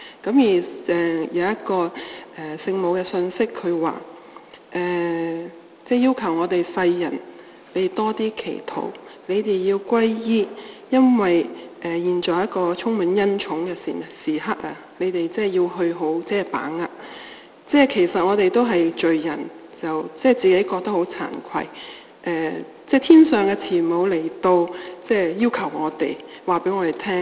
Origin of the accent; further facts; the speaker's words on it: China; 知道我係中國人。